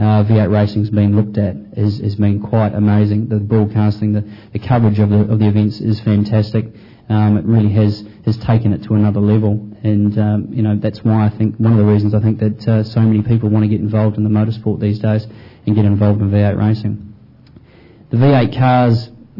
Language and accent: English; New Zealand; New Zealand's no different. I come from New Zealand, but that's no different.